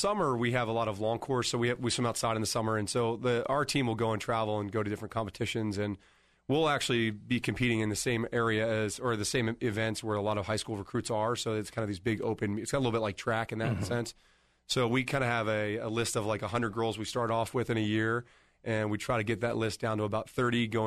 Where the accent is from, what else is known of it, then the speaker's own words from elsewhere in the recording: Philadelphia, Pennsylvania, United States; I'm a huge Eagles fan. I grew up in Philadelphia, so I'm a big underdog guy.